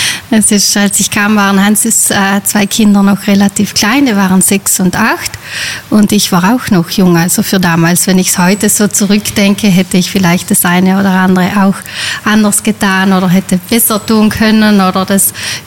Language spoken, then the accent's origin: German; Trentino-Alto Adige, Italy; Ich komme aus einem Tourismustal. Ich komme aus dem Grödnertal und da wachsen wir eigentlich alle schon von klein auf mit den Saisonen, mit den Gästen rundherum